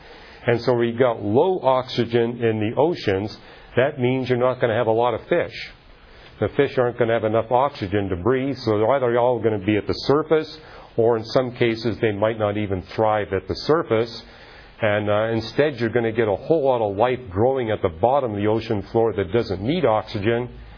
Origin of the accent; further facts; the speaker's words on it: Canada; I grew up in Canada. We're still seeing the end of the last ice age in Canada